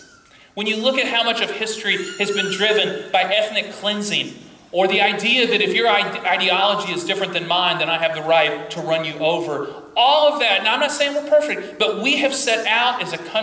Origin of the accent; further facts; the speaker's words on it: United States; It hurts me as a Christian, it hurts me as an American